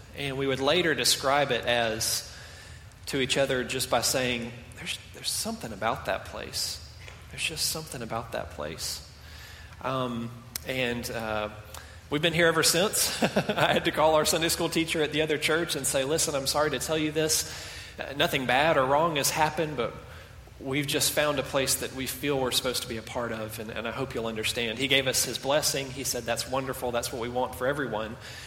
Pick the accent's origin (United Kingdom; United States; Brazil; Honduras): United States; Columbus, Georgia; I am from Columbus, and so I was already had already been deeply involved in two other churches before I left for school.